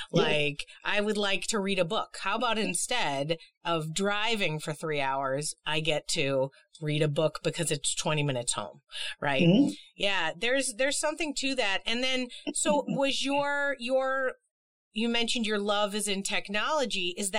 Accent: Boston, Massachusetts, United States; Now, I understand because I'm from Boston, and every time I told people I was going to move from Boston to go to college, they were like, there's hundreds of colleges here.

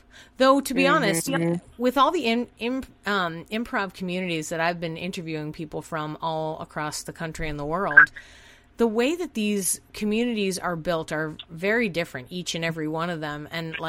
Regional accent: Boston, Massachusetts, United States; So I grew up in Boston.

